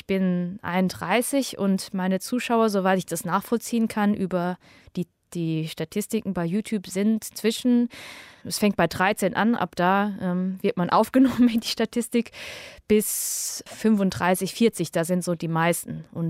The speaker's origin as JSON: {"language": "German", "town": "Hemsbach", "region": "Baden-Württemberg", "country": "Germany", "tie": "born or raised there", "said": "ich bin in Hemsbach aufgewachsen, in einer kleinen Stadt in der Nähe von Heppenheim, im Raum Heidelberg-Mannheim. Und da waren wir lange Zeit die einzige asiatische Familie. Und mein Bruder und ich waren zumindest die einzigen beiden asiatischen Kinder auf dem Gymnasium."}